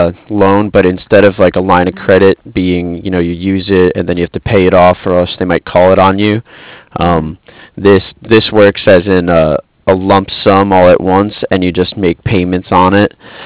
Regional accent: Cardiff, Wales, United Kingdom; I'm from Cardiff.

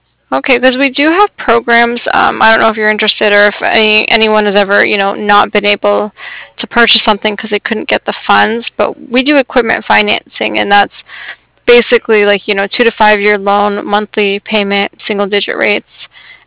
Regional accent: Prescott, Arizona, United States; I'm from Arizona too

